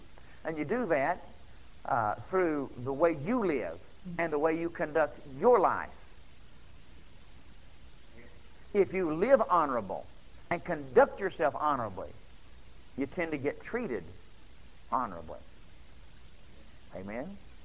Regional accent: Texas, United States; I'm a Texan

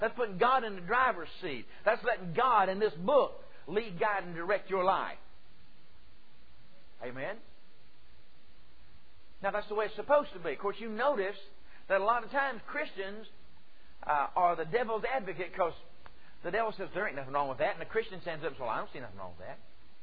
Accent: the South, United States; born there; I was born in the South. It's a gene thing down here.

